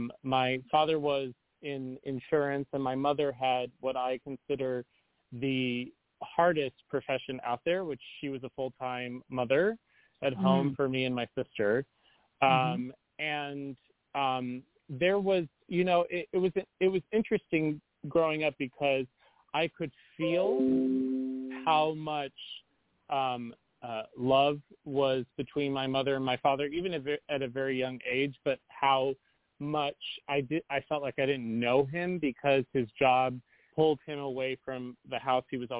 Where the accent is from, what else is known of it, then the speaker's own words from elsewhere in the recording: Charlotte, North Carolina, United States; You know, it's Charlotte's a pretty major metropolitan city in the Southeast. So I did get a very urban upbringing.